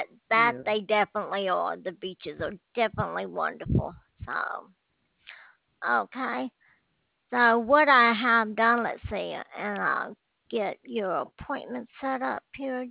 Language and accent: English; Alabama, United States; Oh, how did you guess? Yeah, it's kind of hard to get that.